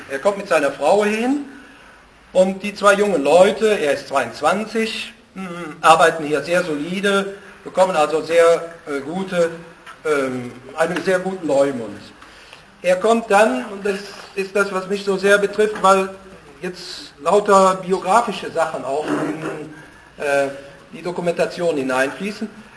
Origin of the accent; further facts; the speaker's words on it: Cologne, North Rhine-Westphalia, Germany; Ich bin Kölner